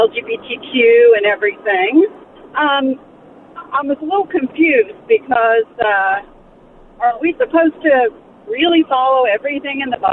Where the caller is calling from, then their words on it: Houston, Texas, United States; I'm actually calling from Houston.